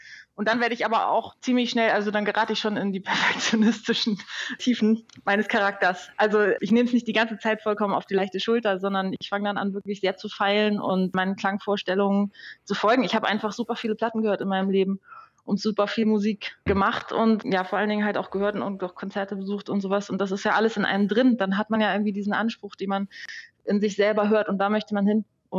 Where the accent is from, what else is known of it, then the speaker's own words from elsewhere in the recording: Hamburg, Germany; Ich komme nämlich aus Hamburg.